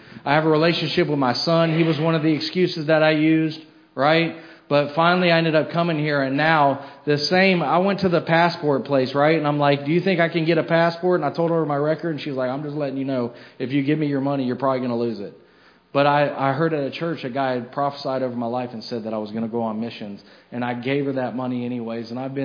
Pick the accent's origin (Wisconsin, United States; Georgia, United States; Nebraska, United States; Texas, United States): Georgia, United States; Atlanta; I'm from Atlanta originally, and in and out of foster care.